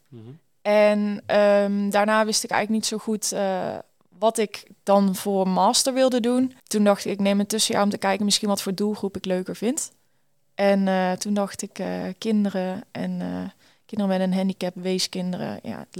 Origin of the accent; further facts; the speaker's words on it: Schijf, North Brabant, Netherlands; Ik kom uit Noord-Brabant en ik ben in een klein dorpje geboren, in Schijf heet dat.